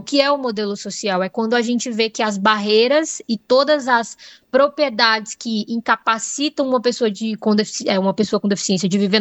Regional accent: Serra Talhada, Pernambuco, Brazil; now in São Paulo, Brazil; Eu falo de São Paulo, certo? Mas sou nordestina, sou natural de Serra Talhada, Pernambuco. Mas estou em São Paulo fazendo um doutorado em políticas públicas

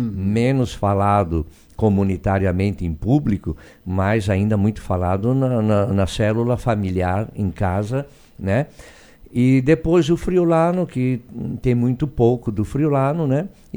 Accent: Nova Veneza, Santa Catarina, Brazil; eu principalmente, que não sou de Uruçanga, sou de Nova Veneza, onde o dialeto belunês ele é muito menos falado que aqui. Meu dialeto de origem é mais o dialeto da planície do Vêneto, que tem algumas diferenças

